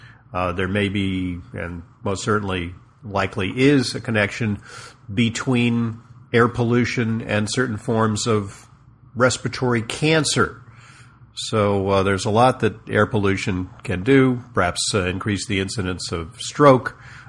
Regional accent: Los Angeles, California, United States; now in New York, United States; Funny, I grew up in Los Angeles, now live in New York, two of the most polluted places on earth.

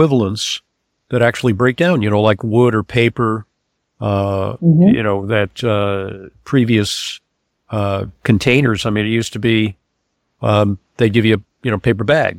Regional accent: California, United States; I was a kid from California, and I didn't have a winter coat

